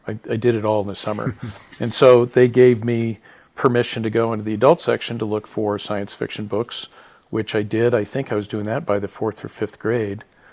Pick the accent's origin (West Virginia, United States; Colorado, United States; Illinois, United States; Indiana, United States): Colorado, United States; also born or lived in Ohio; Well, I was born in Ohio. But I was in Colorado where I grew up by the time I was 4, so all my memories were from that time.